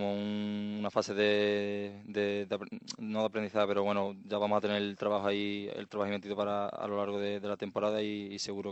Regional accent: Minas de Riotinto, Andalusia, Spain; No, yo soy de Río Tinto, un pueblo de Huelva.

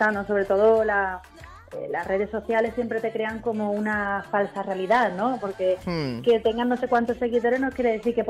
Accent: Málaga, Andalusia, Spain; la de Barcelona y la de Málaga, en mi tierra

